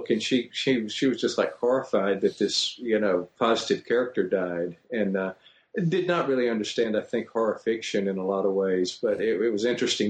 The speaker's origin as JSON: {"language": "English", "region": "Louisiana", "country": "United States", "said": "I'm from Louisiana, if you can't tell, anybody listening."}